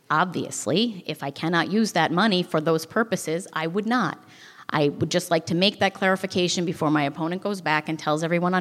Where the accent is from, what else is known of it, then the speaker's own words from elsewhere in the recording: East Greenbush, New York, United States; for the last 6 years, I've sat on the bench in my hometown of East Greenbush as a judge.